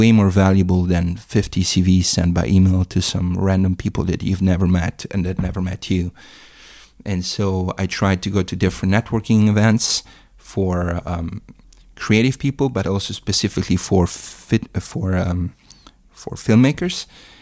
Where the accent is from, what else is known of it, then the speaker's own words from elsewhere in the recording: Ortisei, Trentino-Alto Adige, Italy; English is a second language; moved away as an adult; now in London, United Kingdom; Yeah, I grew up in my hometown, Ortisei, Italy. For me, the best place in the world. I did my middle school, my high school there.